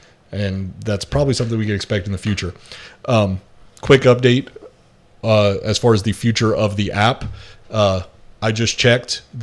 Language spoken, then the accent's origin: English; Louisiana, United States; I'm a Cajun, so my sense of accents are all off.